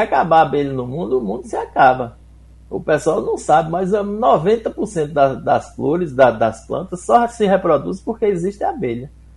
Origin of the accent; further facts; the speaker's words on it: Jacobina, Bahia, Brazil; Você vê pela minha voz, o povo pensa que eu sou paraibano, pensa que eu sou pernambucano, mas não, eu nasci e criei aqui em Jacobina. Já morei em Salvador 3 anos e nunca consegui mudar meu sotaque disso aqui.